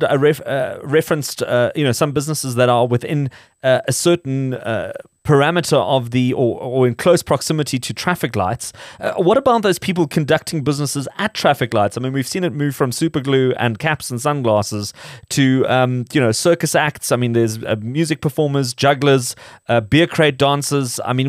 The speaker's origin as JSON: {"language": "English", "town": "Sandton", "region": "Gauteng", "country": "South Africa", "tie": "born or raised there", "said": "I saw this done quite successfully as I was growing up in Greater Sandton."}